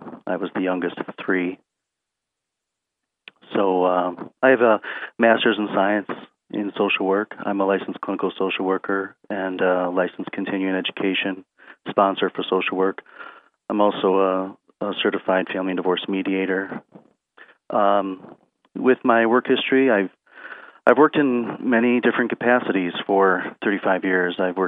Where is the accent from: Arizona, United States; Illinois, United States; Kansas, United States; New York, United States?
Illinois, United States; Rockford; I grew up in Rockford, Illinois. I was born in 1969. My parents moved to the Midwest from Pennsylvania in the 50s. Rockford and the Midwest was booming back then.